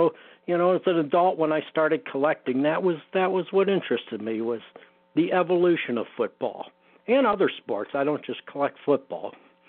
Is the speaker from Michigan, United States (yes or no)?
no; Pittsburgh, Pennsylvania, United States; As a kid, I grew up in Pittsburgh, and I followed the Steelers.